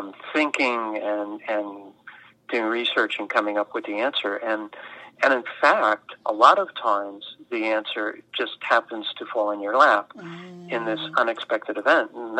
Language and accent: English; New York, United States; also born or lived in Philadelphia; I grew up in the Catskills in New York, which is beautiful in the summer, but very, very cold in the winter, and then spent most of my life in Philadelphia